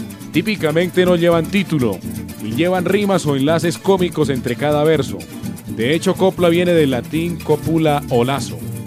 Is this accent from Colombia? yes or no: yes; Llanos Orientales, Colombia; Como yo soy un llanero croñito a carta cabal